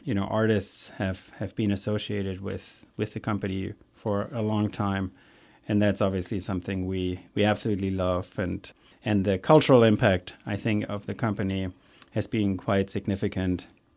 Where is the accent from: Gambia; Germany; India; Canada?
Germany; now in United States; where I grew up in Germany, you know, hills and mountains and rivers and lots of nature and lots of industry as well and business.